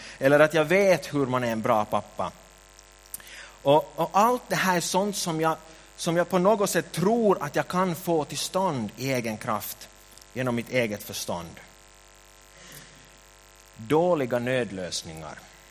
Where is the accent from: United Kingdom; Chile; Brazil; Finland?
Finland; Ekenäs, Uusimaa; När jag var 20 år så började jag jobba i min hemförsamling där jag hade vuxit upp som barn i Ekenäs.